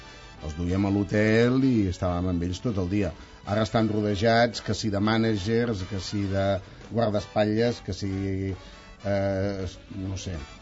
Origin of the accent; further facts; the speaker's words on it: Sils, Catalonia, Spain; pregó de la festa major del meu poble, a Sils